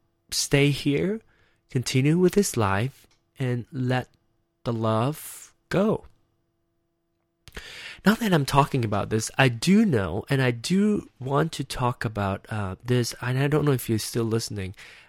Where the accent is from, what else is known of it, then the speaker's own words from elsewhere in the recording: Malaysia; English is a second language; Me, for instance, I am not American. I am Malaysian and by nationality.